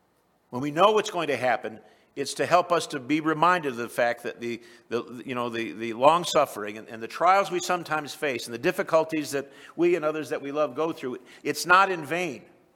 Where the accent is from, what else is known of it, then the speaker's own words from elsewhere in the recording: United States; the country I grew up in the United States when I was a little boy in the 1950s, it wasn't perfect.